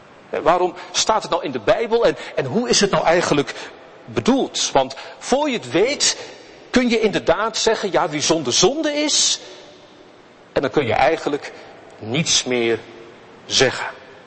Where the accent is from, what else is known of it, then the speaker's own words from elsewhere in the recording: Nieuwegein, Utrecht, Netherlands; ik kom uit Nieuwegein en ik hou wel wat van gein